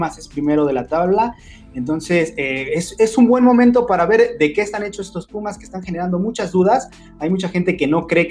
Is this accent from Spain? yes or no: no; Mexico; nosotros como mexicanos